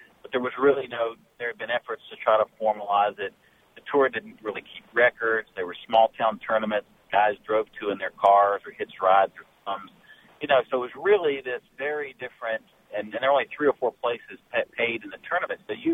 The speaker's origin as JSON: {"language": "English", "town": "Greensboro", "region": "North Carolina", "country": "United States", "tie": "born or raised there", "said": "I grew up in Greensboro, where Sam won 8 times a record"}